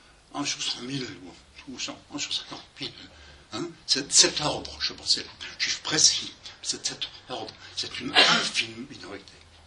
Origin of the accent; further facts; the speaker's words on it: Auvergne-Rhône-Alpes, France; je suis originaire de Arban, à côté de Lyon